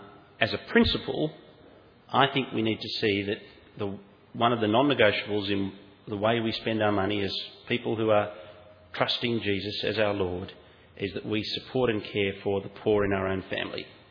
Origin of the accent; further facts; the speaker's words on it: Australia; But the wonderful privilege of being Australian is that we don't have to make that choice